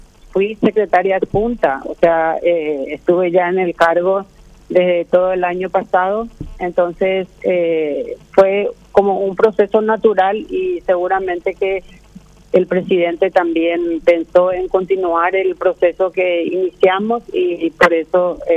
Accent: Caaguazú, Paraguay; Y de la ciudad.

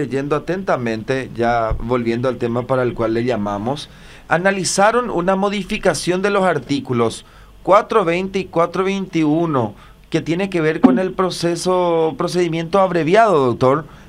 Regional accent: San Pedro de Ycuamandiyú, San Pedro, Paraguay; yo pues soy de San Pedro de Cuamandeyú, doctor.

